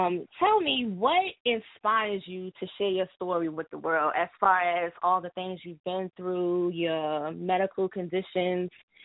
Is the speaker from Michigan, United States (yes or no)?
no; New York, United States; New York, stand up. I'm from New York, too.